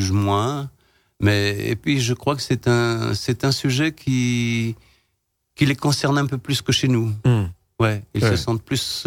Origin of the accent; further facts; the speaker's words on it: France; Et je suis français